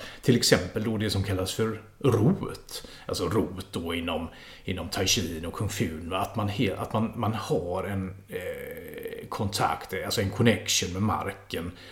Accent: Gothenburg, Västra Götaland County, Sweden; now in Skåne, Sweden; Jag är 45 år, från Göteborg från början, boendes i Skåne.

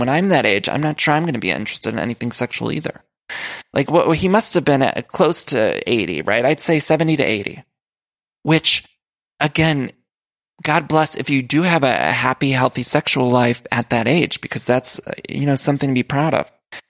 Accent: Ohio, United States; I'm from Ohio. Of course, my family's all there. I love my family in Ohio.

